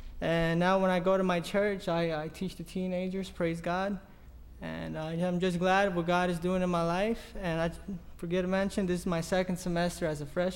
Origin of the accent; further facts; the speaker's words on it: Fort Pierce, Florida, United States; But Brother Mojica, he came down to start Spanish services on Saturday back in my hometown, Fort Pierce.